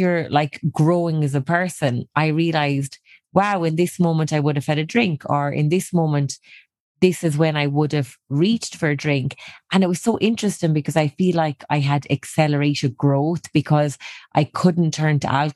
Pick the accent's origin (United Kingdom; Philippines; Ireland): Ireland; And I'm Irish. So culturally, it's like, it's a huge thing.